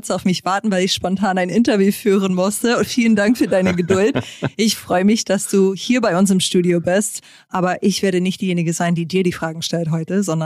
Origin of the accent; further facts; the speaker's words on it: New York, United States; German is a second language; now in Germany; Upstate New York. Ich komme aus dem Bundesstaat New York.